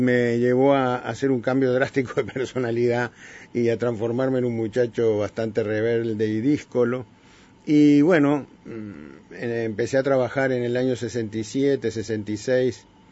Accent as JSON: {"language": "Spanish", "country": "Uruguay", "tie": "born or raised there", "said": "los viejos se vinieron. Como digo, en el 52, yo tenía 2 años, y crecí en Uruguay, estudié, hice escuela, hice liceo, hice parte de la universidad"}